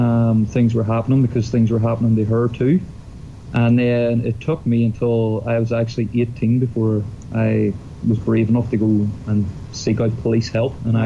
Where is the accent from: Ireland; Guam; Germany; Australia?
Ireland; because I'm from Ireland, they think that it was drink-related.